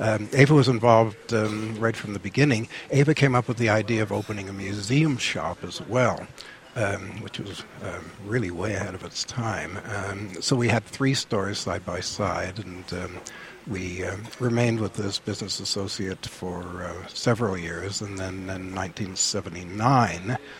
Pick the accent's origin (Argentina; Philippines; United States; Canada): Canada; Toronto, Ontario; I'm from Toronto, Canada.